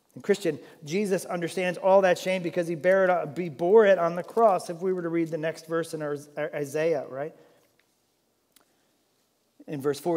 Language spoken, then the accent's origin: English; United States; yeah, I'm from Sussex County. No, you don't want to. I love Sussex County. I'm not ashamed to be from Sussex County.